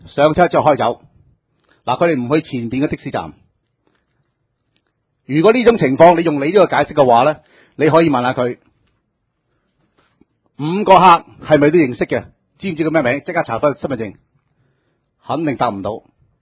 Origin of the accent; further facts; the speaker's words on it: Yuen Long, New Territories, Hong Kong; 我在元朗土生土长。